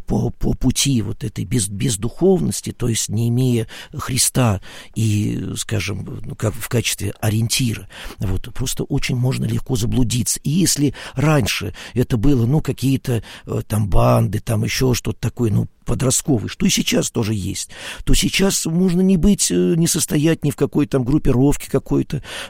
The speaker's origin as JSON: {"language": "Russian", "region": "Moscow", "country": "Russia", "tie": "born or raised there", "said": "мы жили, родились, выросли в Москве, учились в Москве, ну, в общем, как-то вся жизнь в Москве"}